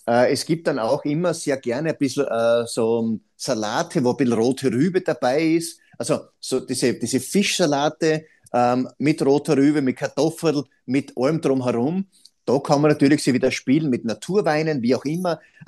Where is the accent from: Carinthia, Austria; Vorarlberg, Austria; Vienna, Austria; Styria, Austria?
Styria, Austria; Perfekt für mich immer natürlich als Steirer